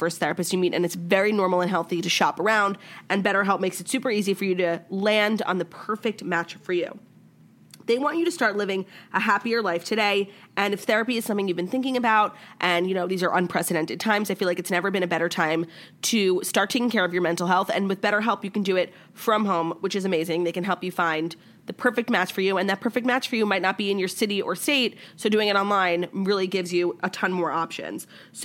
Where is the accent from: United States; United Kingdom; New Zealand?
United States; New York; I think that like I'm from New York and pizza here is just perfect.